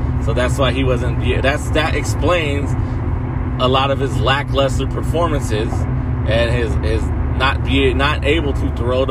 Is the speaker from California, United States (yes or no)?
yes; California, United States; He's from California, though. I'm from California, so I'm on California.